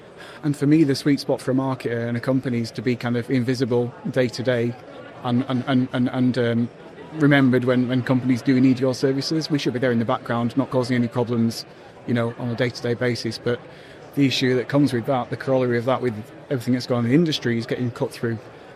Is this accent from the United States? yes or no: no; Yorkshire and the Humber, United Kingdom; moved away as an adult; now in Manchester, United Kingdom; I came to Manchester from Yorkshire in 1999 to get a marketing degree.